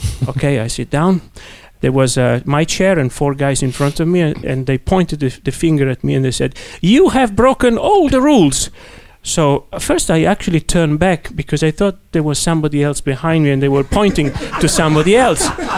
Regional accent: Italy; accent: Italian; English is a second language; My Italian accent, I know.

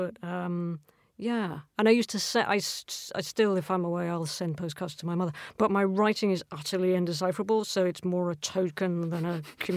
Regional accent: Scotland, United Kingdom; as a Scottish person, you're just going, oh, my God

